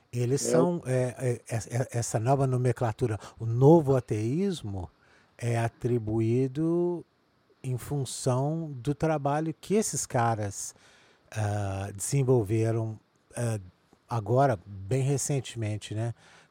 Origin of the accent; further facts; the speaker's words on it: Belo Horizonte, Minas Gerais, Brazil; nós dois somos de Belo Horizonte, de Minas Gerais